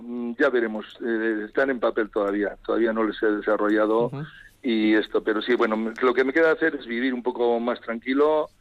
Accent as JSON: {"language": "Spanish", "town": "Miranda de Ebro", "region": "Castile and León", "country": "Spain", "tie": "born or raised there", "said": "entre Vitoria, perdona, también Miranda, que es mi pueblo, y Madrid."}